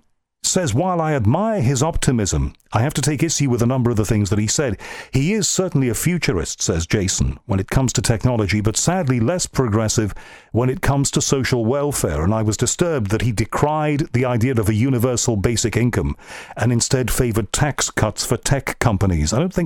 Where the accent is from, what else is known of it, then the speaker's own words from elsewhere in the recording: Liverpool, North West England, United Kingdom; born there; accent: Scouse; And you like it when I do my Scouse accent, which, of course, comes from the city of my birth, and I'm very, very proud of it, Liverpool, you know, and a lot of my relatives, you know, talk a little bit like that, you know, and that's our accent.